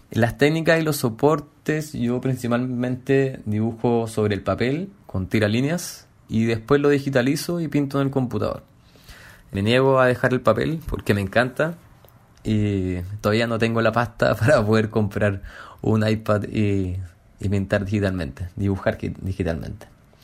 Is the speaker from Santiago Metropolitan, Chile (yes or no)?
yes; Santiago, Santiago Metropolitan, Chile; moved away as an adult; now in Barcelona, Spain; soy de Santiago de Chile y ahora me encuentro viviendo en Barcelona. Vine a estudiar un posgrado en arte textil en Escuela Massana, lo terminé el año pasado, 2020, y ahora decidí quedarme a vivir en Barcelona